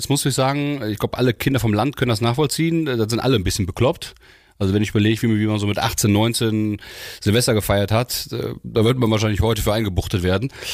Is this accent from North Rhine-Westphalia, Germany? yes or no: no; Hesse, Germany; born there; Also ich bin zwar geboren worden in Hessen, kann ich mich nicht daran erinnern, meine Eltern haben damals da studiert, dann war ich zur Ausbildung in Hessen, als Fischwirt ich gemacht habe, 3 Jahre.